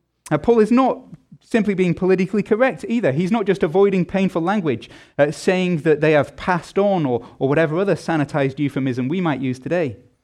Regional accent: England, United Kingdom; I'm from England.

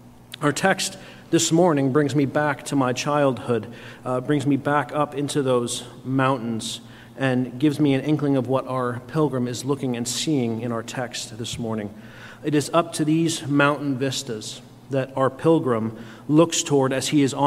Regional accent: Southwest, United States; Growing up in the American Southwest, the mountains sort of become part of your everyday existence.

